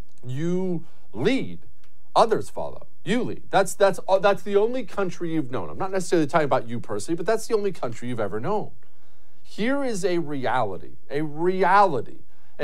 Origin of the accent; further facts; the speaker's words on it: United States; You and I, because we're American